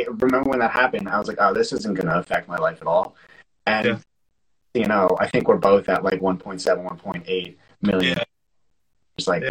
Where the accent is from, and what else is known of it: Canada